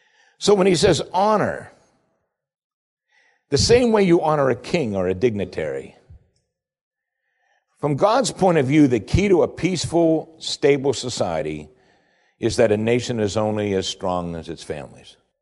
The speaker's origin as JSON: {"language": "English", "country": "United States", "tie": "born or raised there", "said": "Because we grew up in America."}